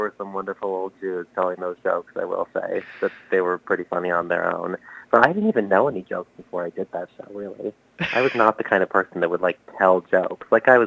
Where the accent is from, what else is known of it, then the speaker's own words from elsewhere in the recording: Cleveland, Ohio, United States; born there; I was born in Cleveland at Mount Sinai, which I think no longer exists.